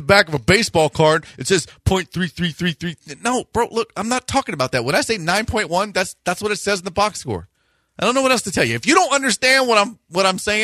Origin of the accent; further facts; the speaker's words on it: Northeast, United States; now in Kingwood, United States; I'm from the Northeast. I'm used to blizzards, not hurricanes. I live in the Kingwood area.